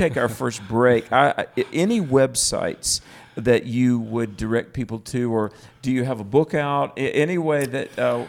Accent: North Carolina, United States; where I grew up near Greensboro, North Carolina, there's a large Jewish population

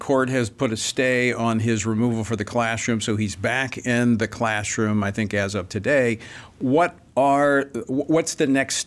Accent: Louisiana, United States; Yes, it's my home state of Louisiana

